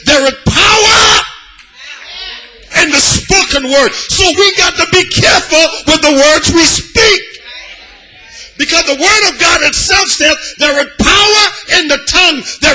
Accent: Liberia; You know, I'm from Liberia, and I told you I can split my accent.

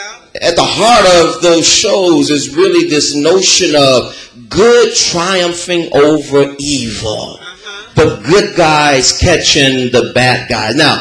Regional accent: Los Angeles, California, United States; Listen, where I'm from. I'm from Los Angeles. It's where Hollywood is.

